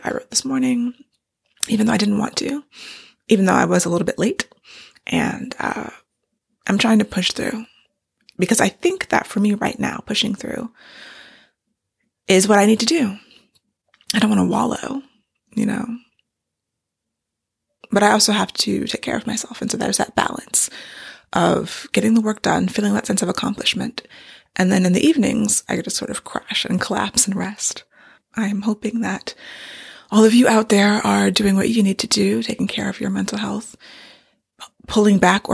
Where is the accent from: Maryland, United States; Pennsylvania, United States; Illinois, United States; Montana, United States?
Maryland, United States; I live in Maryland. I live about 30 minutes outside of the District of Columbia. And I grew up in Maryland.